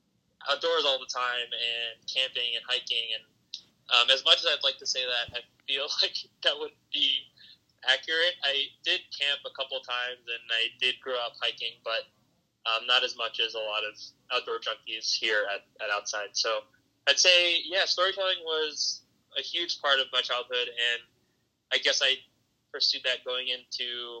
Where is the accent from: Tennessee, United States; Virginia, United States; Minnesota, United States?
Virginia, United States; I grew up in Virginia. I grew up in pretty much like suburbia, outside of DC.